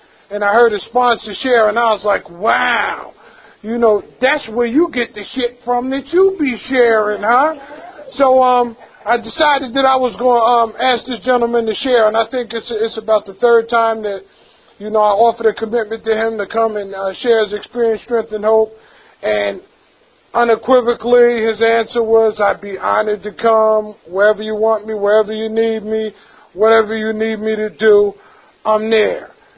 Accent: New Jersey, United States; now in Pennsylvania, United States; And I really didn't know much about Pennsylvania because I'm from New Jersey.

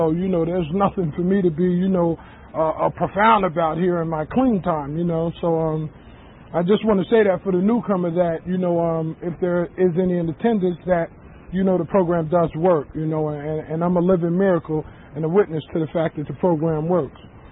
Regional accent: Newark, New Jersey, United States; I'm originally from Newark, New Jersey.

